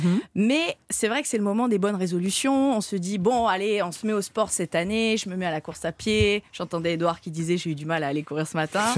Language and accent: French; Vesoul, Bourgogne-Franche-Comté, France; Ah, bah si, en fait. J'allais dire, je suis de Vesoul, quoi.